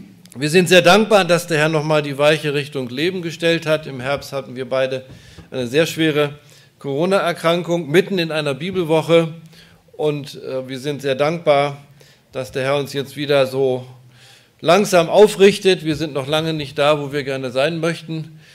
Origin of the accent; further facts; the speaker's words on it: Rotenburg an der Wümme, Lower Saxony, Germany; Wir kommen aus Rothenburg an der Wümme.